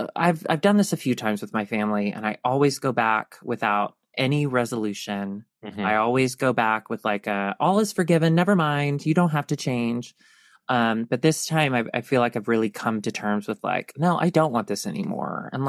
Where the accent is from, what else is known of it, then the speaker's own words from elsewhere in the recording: the South, United States; for our generation and growing up in the South